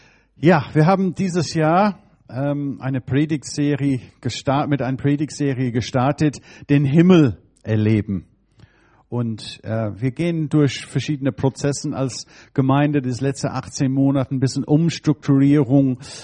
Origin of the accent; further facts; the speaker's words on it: England, United Kingdom; German is a second language; now in Germany; Ja, es ist schön, hier in Limburg zu sein. Wie ihr das merkt, ich komme aus England und ich bin mittlerweile 26 Jahre hier. Ein halben Deutscher, könnte man sagen.